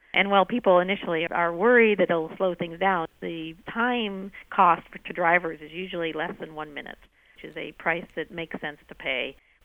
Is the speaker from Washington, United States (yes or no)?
yes; Burien, Washington, United States; I did grow up in Seattle, so I have some familiarity with it. And in fact, I grew up in Burien, where my sister still teaches in the Highline School District.